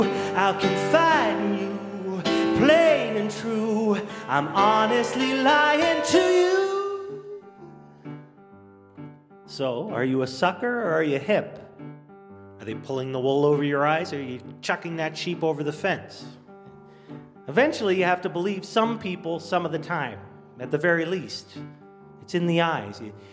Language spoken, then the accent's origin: English; Canada; I'm Canadian.